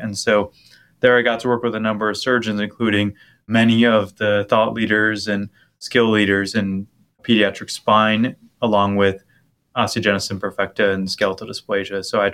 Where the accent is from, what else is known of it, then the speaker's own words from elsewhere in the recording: Michigan, United States; Well, I grew up in Michigan, but then I attended college at Wisconsin.